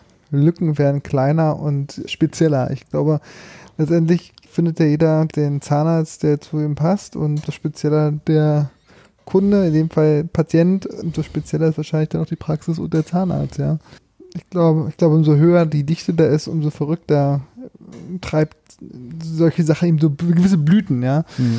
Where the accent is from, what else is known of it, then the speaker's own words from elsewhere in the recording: Brandenburg, Germany; also ich bin quasi den Weg zurückgegangen in meine alte Heimat, Märkisch-Oderland.